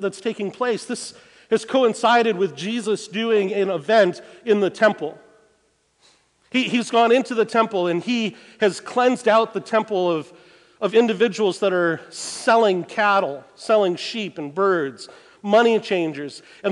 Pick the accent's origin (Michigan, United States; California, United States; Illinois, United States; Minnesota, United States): Minnesota, United States; But I'm from Minnesota, and I have hope.